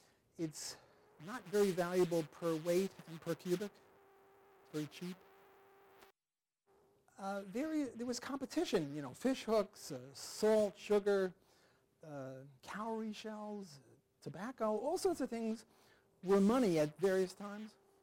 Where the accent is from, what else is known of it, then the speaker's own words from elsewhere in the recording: Brooklyn, New York, United States; Am I speaking too fast? I'm from Brooklyn, you know, we go fast.